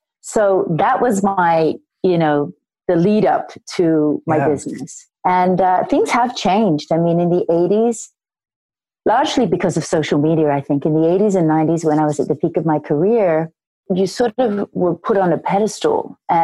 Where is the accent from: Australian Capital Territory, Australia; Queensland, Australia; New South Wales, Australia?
New South Wales, Australia; Sydney; I grew up in Sydney, Australia.